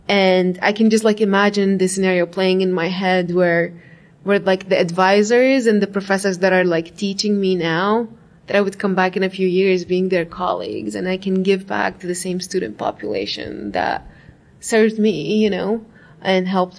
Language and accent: English; Baghdad, Baghdad Governorate, Iraq; moved away as an adult; now in Denver, United States; So I was born and raised in Iraq, Baghdad, and I moved to the United States about 5 years ago now.